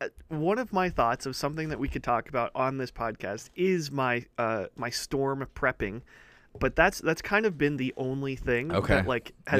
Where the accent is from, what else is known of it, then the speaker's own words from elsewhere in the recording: Springfield, Ohio, United States; oh yeah, I'm from Springfield, 'cause it was an Ohio school.